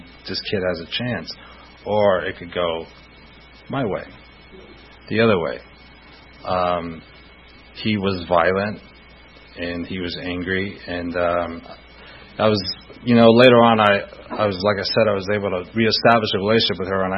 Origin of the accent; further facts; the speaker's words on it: Atlanta, Georgia, United States; born there; I was born in Atlanta. My mom was a drug addict, and she was Irish, and that is all that I know about my mom.